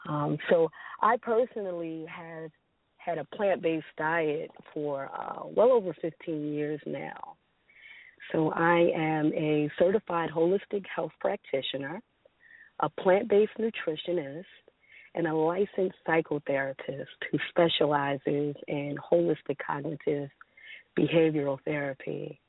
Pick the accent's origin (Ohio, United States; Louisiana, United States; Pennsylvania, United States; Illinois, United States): Pennsylvania, United States; Philadelphia; born there; now in Brooklyn, United States; Actually, I was born in Philadelphia. I currently reside in Brooklyn, New York. I've been here for a number of years, but I am originally a Philadelphia native.